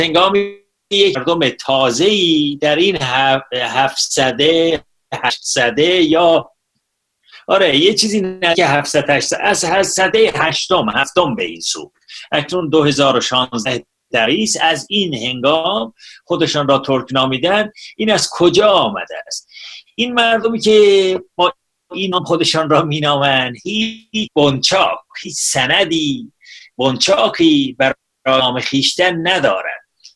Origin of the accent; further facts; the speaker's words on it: Ardabil, Ardabil Province, Iran; شگفت‌آورانه واژه سوم در اردبیل که من اردبیلی هستم می شود فرزند